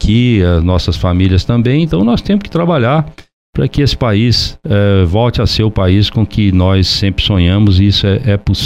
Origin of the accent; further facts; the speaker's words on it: Leopoldina, Minas Gerais, Brazil; born there; nessa zona da mata que é também meu berço, né? Nasci aqui em Leopoldina